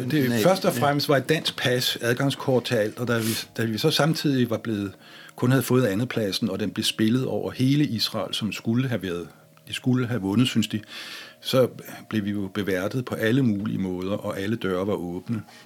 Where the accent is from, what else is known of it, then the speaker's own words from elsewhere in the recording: Charlottenlund, Capital Region of Denmark, Denmark; Jeg er opvokset i Charlottenlund